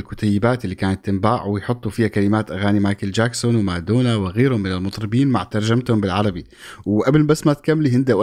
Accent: Syria; علاقتنا كسوريين باللغات الثانيه اللي مانا عربيه

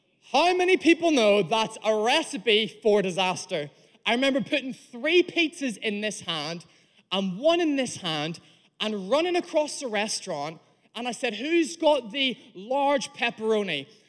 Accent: Northern Ireland, United Kingdom; also born or lived in England; now in Wales; I'm originally Irish, born in Northern Ireland, moved to England, work in England. Now I live in Wales. So I'm an Irishman who works in England, who lives in Wales, married to a South African wife

